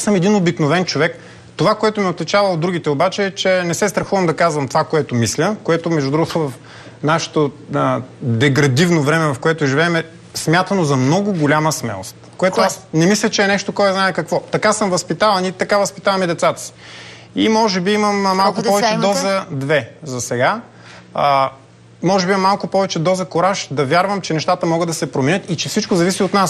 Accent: Varna, Varna Province, Bulgaria; аз живея във Варна и съм роден във Варна. И съм роден в краен квартал, в Аспарухово, израснах в друг краен квартал.

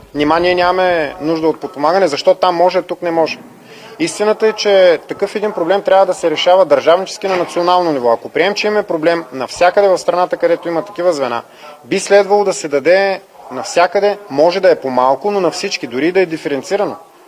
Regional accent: Varna, Varna Province, Bulgaria; Аз съм от Варна и живея във Варна, представлявам Варна.

